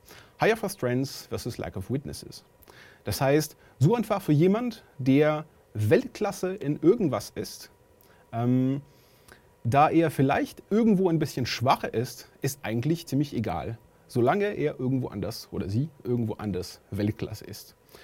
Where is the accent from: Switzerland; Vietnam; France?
France; German is a second language; also born or lived in United States; now in Germany; habe ich vorhin gesagt. Ich komme aus Frankreich, habe ich ein bisschen in Amerika gearbeitet und jetzt in Deutschland.